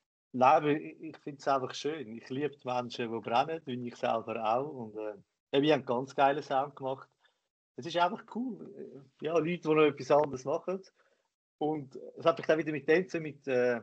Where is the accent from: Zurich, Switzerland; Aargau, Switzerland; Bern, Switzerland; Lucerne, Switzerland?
Zurich, Switzerland; vor allem da bei uns in Zürich und überall